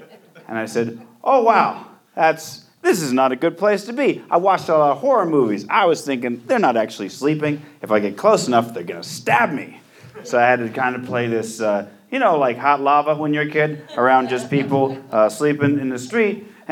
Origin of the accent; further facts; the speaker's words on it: Phoenix, Arizona, United States; I was raised in Phoenix. Van Buren is the worst street in all of Phoenix.